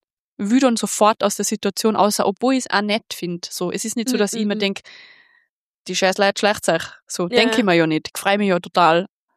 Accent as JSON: {"language": "German", "country": "Austria", "lives_now": "Vienna, Austria", "said": "In Wien bin ich eh voll die Anonyme, aber halt am Land, wo ich her bin"}